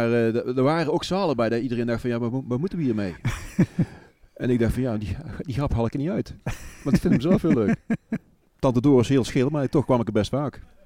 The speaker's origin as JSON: {"language": "Dutch", "town": "Raamsdonksveer", "region": "North Brabant", "country": "Netherlands", "said": "Ja, dat was bij ons in Raamsdonksveer in een zaal"}